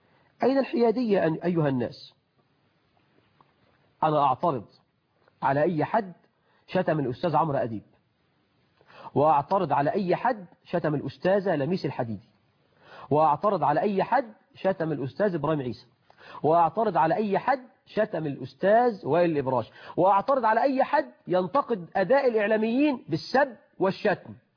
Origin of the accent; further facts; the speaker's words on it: Egypt; اللي مش عايز يشتغل، احنا عندنا في مصر أزمة بطالة